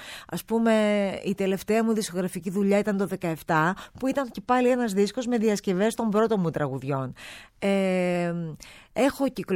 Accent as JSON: {"language": "Greek", "country": "Cyprus", "said": "Την πατρίδα μου."}